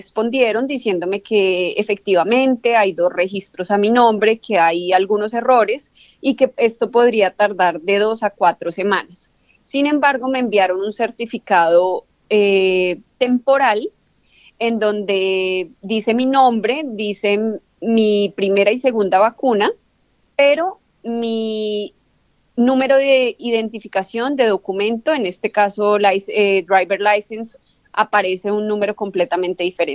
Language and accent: Spanish; Colombia; Realmente nos hemos como unido mucho en el grupo de colombianos.